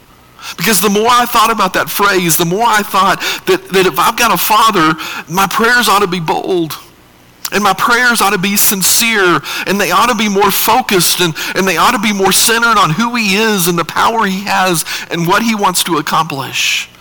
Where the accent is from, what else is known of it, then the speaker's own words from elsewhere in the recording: Utah, United States; because I grew up in Utah.